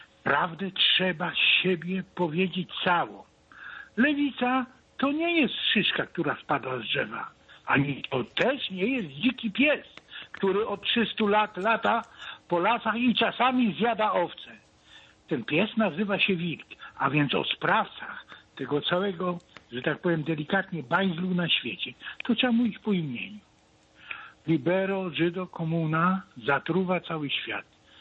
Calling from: Lębork, Pomeranian Voivodeship, Poland; Jestem z Lęborga. … wyznania rzymskokatolickiego, patriota.

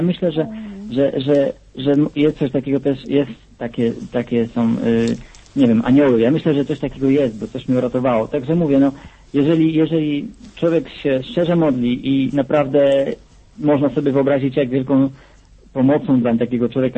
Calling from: Canada; Ja jestem z Kanady. Jestem rok w Kanadzie.

